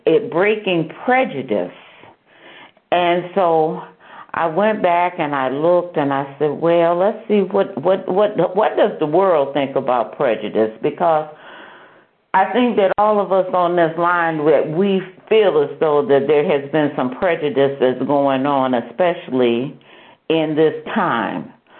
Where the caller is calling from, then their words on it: Bedford Heights, Ohio, United States; It's Friday, and … I'm coming from Bedford Heights, Ohio.